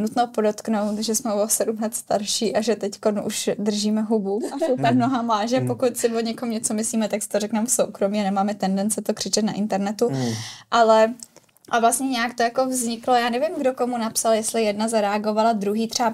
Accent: Prague, Czechia; Já jsem pražská.

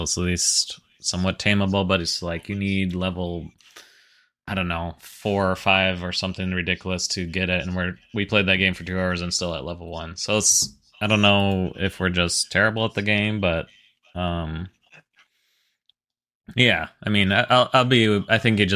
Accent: Wisconsin, United States; I'm from Wisconsin. But this is probably the closest it's in Missouri.

